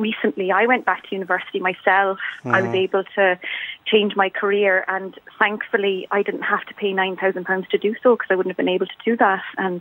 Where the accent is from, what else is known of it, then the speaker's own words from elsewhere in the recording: Cork, Munster, Ireland; now in Scotland, United Kingdom; I'm originally from Cork, but I've been living in Scotland for 12 years.